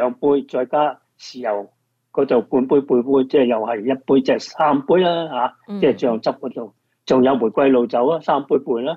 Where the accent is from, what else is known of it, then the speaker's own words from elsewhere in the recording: Hong Kong; 但係我哋香港人或者廣東人咧叫生抽